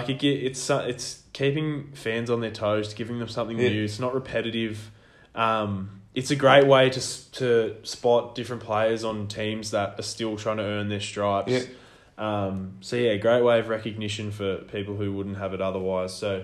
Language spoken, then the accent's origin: English; Australia; Mate, that's something that I realise a lot as an Australian sports fan.